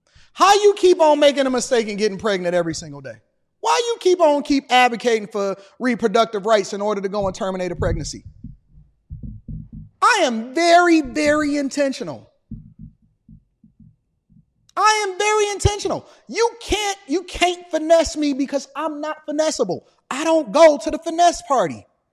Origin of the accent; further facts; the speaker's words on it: Detroit, Michigan, United States; I grew up in Detroit. The goal was to not be in the streets